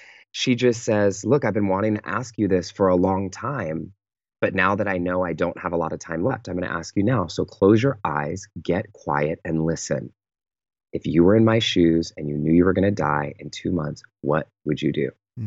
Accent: Pittsburg, California, United States; And so I fly home to the Bay Area, to my hometown called Pittsburgh, California. There is a Pittsburgh in California.

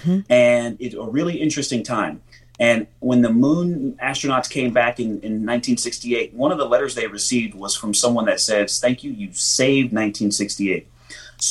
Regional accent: Pomona, California, United States; And my community, where I come from, I'm from Pomona, California.

